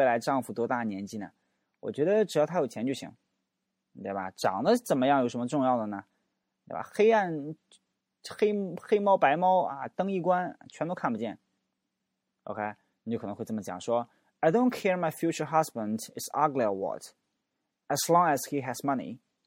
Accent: China; 就像我们中国人有的会说

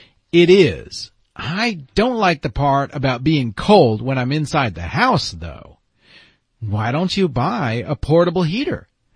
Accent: Vermont, United States; Well, you're looking at someone who has many years of experience keeping warm. I grew up in Vermont.

